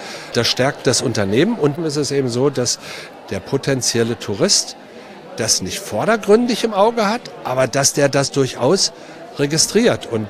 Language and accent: German; Saxony-Anhalt, Germany; es ist meine Heimat, ich fühle mich hier sehr wohl und ich kann mir nichts anderes vorstellen, als weiter in der Altmark ja, aktiv zu sein